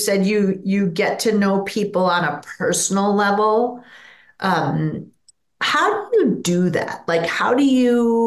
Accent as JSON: {"language": "English", "region": "Minnesota", "country": "United States", "said": "No wonder people don't think I'm a Minnesotan"}